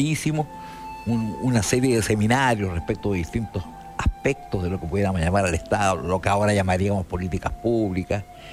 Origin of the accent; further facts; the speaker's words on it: Ovalle, Coquimbo, Chile; estaba en mi pueblo, en Novalle.